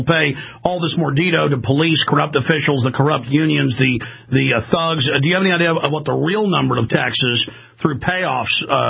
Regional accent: Texas, United States; Professor, you know, growing up in Texas, I've read all the Texas Monthly and Dallas Morning News articles

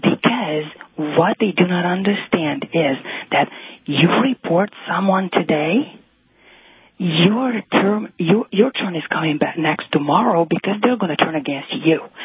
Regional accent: Romania; now in Arizona, United States

